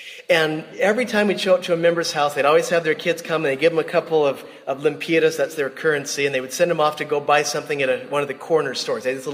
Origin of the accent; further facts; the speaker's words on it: San Diego, California, United States; I'd seen a little bit of poverty as I, you know, traveled to Mexico since I grew up in San Diego.